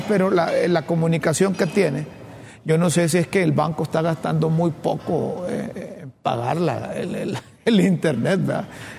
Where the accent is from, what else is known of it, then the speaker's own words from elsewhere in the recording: Honduras; Porque a nosotros como hondureños nos preocupa